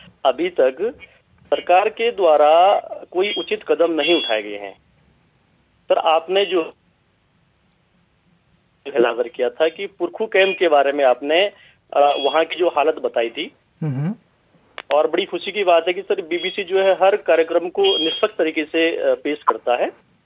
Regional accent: Uttarakhand, India; मैं उत्तराखंड से हूँ, चमोली जनपद से।

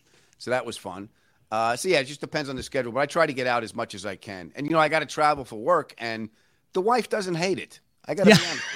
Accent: New York, United States; now in Santa Monica, United States; and I grew up on the North Shore, Long Island. The beaches were made out of rocks.

